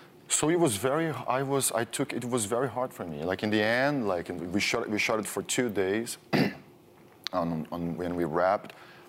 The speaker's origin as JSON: {"language": "English", "country": "Brazil", "tie": "born or raised there", "lives_now": "United States", "said": "I am an American citizen, but I'm not from here. I grew up in Brazil, but I live here."}